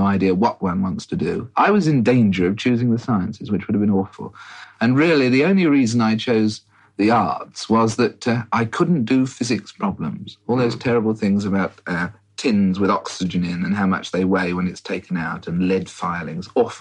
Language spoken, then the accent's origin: English; Tenterden, South East England, United Kingdom; born there; I was born in Tenterden in Kent. It's a delicious little town